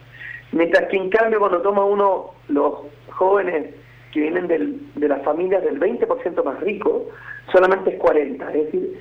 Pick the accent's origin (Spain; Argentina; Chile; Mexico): Chile; el caso mismo de Chile, mi país de origen